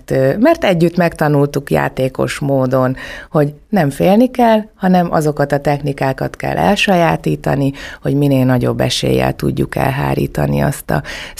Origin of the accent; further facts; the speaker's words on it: Kiskunhalas, Bács-Kiskun, Hungary; Kiskunhalas mindig is a szívem csücske marad, és igazi lokálpatriótaként én soha nem szakadtam el szülővárosomtól.